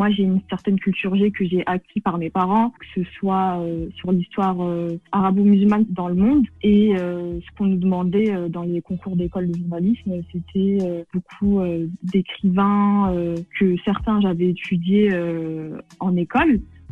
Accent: Bobigny, Île-de-France, France; J'ai grandi à Bobigny, c'est aussi la ville où je suis née et où je vis encore maintenant.

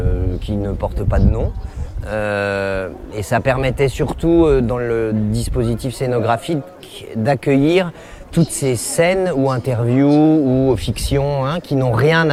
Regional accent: France; Alors moi, je suis français, je suis très mauvais en anglais

